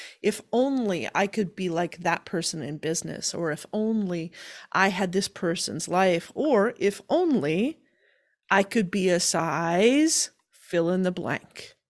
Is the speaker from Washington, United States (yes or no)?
no; Wisconsin, United States; I grew up in Wisconsin. You know, I grew up with a very Midwestern values kind of heritage, right?